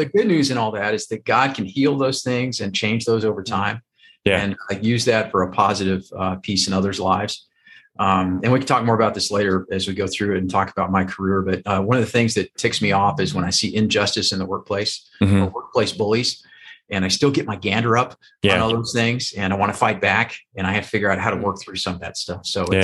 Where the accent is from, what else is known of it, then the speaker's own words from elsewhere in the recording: Colorado, United States; I love to ski. I grew up in Colorado.